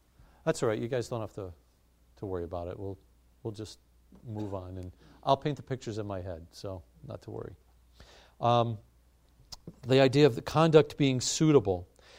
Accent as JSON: {"language": "English", "region": "Kentucky", "country": "United States", "tie": "born or raised there", "said": "Now, I grew up in Kentucky, and we go and visit my parents there usually once a year."}